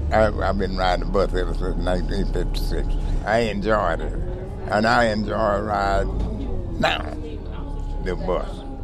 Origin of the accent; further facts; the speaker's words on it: Roganville, Texas, United States; born there; moved away as an adult; now in Oakland, United States; I was born in Roganville, Texas, in 1924.